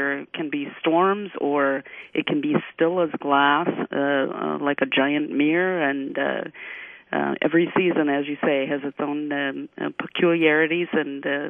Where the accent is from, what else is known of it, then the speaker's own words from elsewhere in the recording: Duluth, Minnesota, United States; I can say I'm a local. I'm from Duluth, Minnesota originally, and what always stuns me is having Lake Superior as your horizon, as your focal point in your life.